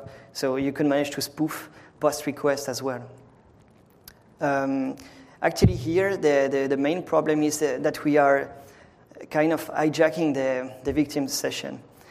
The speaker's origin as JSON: {"language": "English", "country": "France", "second_language": "English", "said": "So as you maybe noticed it with my accent, well, I'm French. French student, last year of master"}